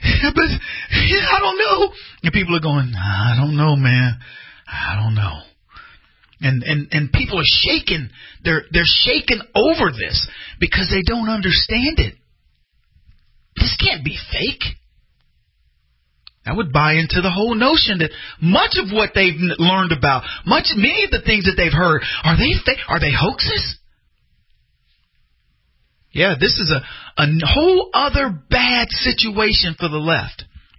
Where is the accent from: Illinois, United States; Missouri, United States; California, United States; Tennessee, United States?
Illinois, United States; Chicago; or did this actually happen in my hometown of Chicago?